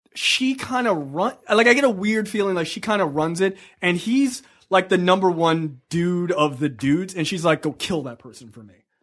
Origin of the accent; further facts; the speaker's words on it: United States; Because I'm an American.